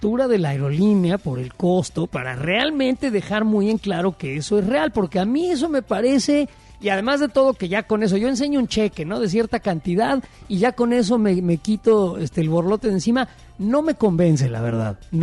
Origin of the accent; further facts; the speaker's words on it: Mexico; como mexicano, quiero saber y es mi derecho saber.